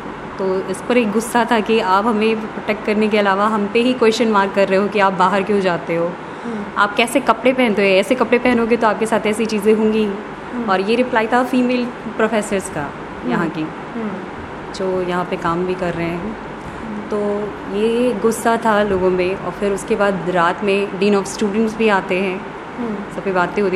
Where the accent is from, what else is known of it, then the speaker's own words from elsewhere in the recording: Ghazipur, Uttar Pradesh, India; और मैंने स्कूलिंग गाज़ीपुर से की है और गाज़ीपुर यहाँ से पूरा ईस्ट 80 से 90 किलोमीटर दूर है यहाँ से।